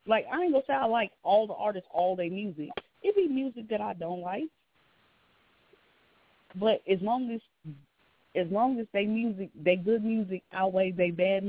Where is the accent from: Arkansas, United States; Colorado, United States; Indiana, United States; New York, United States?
Indiana, United States; okay, I'm from Indiana, and I support Indiana and Illinois.